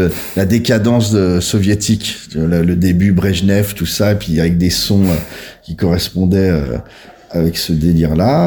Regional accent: Paris, Île-de-France, France; on est parisien, français, avec nos origines différentes

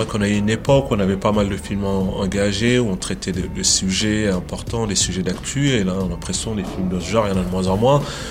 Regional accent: Montfermeil, Île-de-France, France; On a ouvert la première école à Montfermeil. Pour moi, c'était important parce que c'est là où j'ai grandi.

